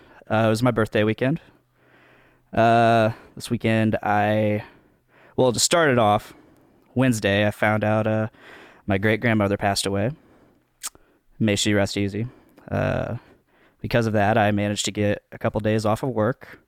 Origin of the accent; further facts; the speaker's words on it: Delphi, Indiana, United States; born or raised there